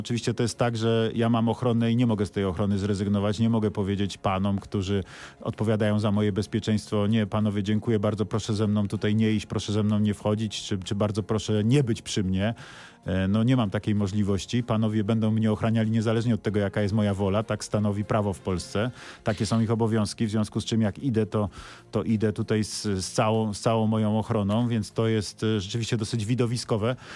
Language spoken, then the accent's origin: Polish; Łącko, Lesser Poland, Poland; No ja zawsze z miłością o Łącku, bo to są takie moje rodzinne strony, w których dużo czasu spędziłem